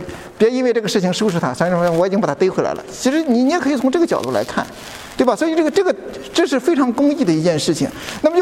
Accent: China; 因为特别是允许我说一句带有种族忌讳的话，我们中国人很不容易认罪。

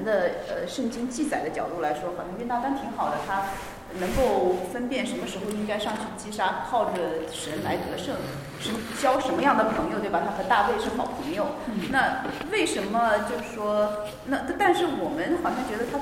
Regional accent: China; 好像不是很符合我们中国人的传统，这个父子关系啊

